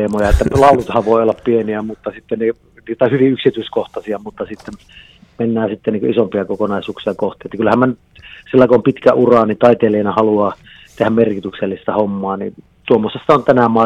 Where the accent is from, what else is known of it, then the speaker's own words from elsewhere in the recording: Martinniemi, North Ostrobothnia, Finland; jos hän käy mökillä pissaamassa jokeen, niin me Martinniemessä siellä suistossa sitten kärsimme.